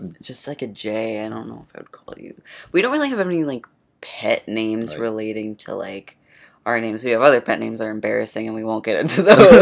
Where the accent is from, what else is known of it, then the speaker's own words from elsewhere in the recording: New York, United States; I'm from New York, like, upstate New York, not from the city, right.